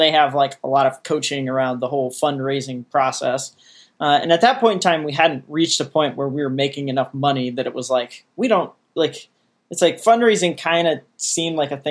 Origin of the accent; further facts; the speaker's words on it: Columbia, Missouri, United States; We're from Columbia, Missouri.